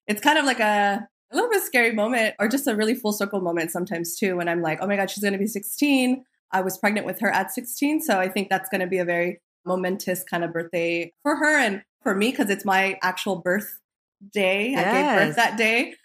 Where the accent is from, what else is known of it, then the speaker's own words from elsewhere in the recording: Los Angeles, California, United States; I was born and raised in Boyle Heights, East LA. Lived around a little bit, but I was a young mom.